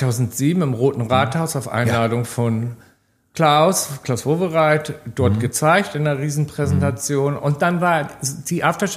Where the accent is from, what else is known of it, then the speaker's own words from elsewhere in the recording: Hamburg, Germany; moved away as an adult; now in London, United Kingdom; ich bin ja in der Nähe von Hamburg aufgewachsen